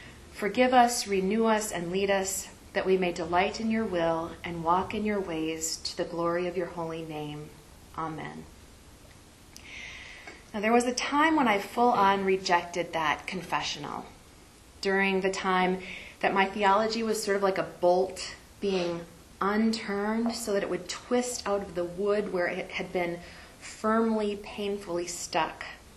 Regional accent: Rochester, Minnesota, United States; When I was growing up in Rochester, Minnesota, my family attended a Lutheran church every Sunday for about 20 years.

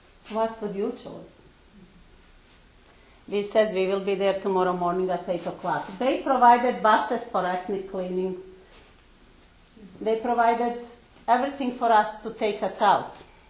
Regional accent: Bosnia & Herzegovina; English is a second language; moved away as an adult; On the way to Croatia from my hometown in Bosnia and Herzegovina.

